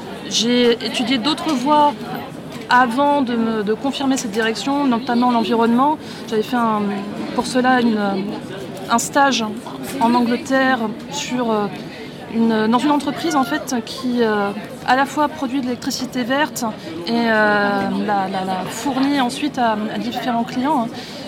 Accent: Nantes, Pays de la Loire, France; Alors, mon parcours, alors je viens de Nantes à l'origine et j'ai fait mon baccalauréat option sciences.

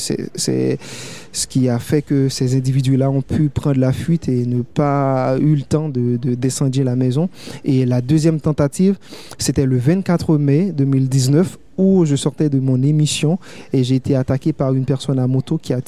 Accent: Petit-Goâve, Ouest, Haiti; moved away; je devais retourner à Petit-Goave, ma ville natale

